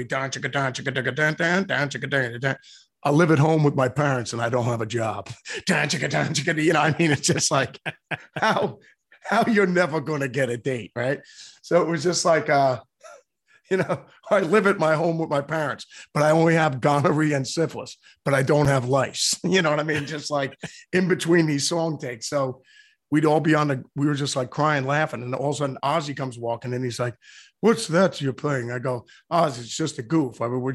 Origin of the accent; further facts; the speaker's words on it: Australia; I always viewed playing, being an Aussie guitar player, as playing for the New York Yankees.